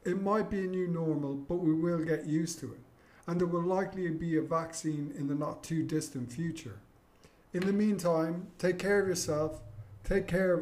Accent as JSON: {"language": "English", "country": "Ireland", "said": "I'm Irish, so I'm only speaking to how our government has reacted."}